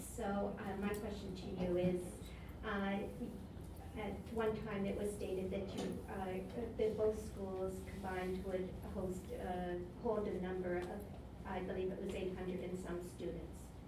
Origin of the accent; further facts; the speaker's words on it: Amherstburg, Ontario, Canada; that's been so special for so many of us growing up in Amherstburg.